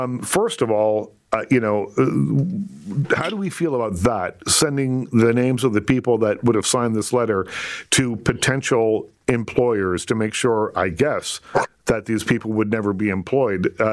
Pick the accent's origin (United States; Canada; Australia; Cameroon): Canada; Atlantic provinces; Now listen, I'm from the Atlantic provinces. I'm all for anything that keeps a few extra dollars in people's pockets down there.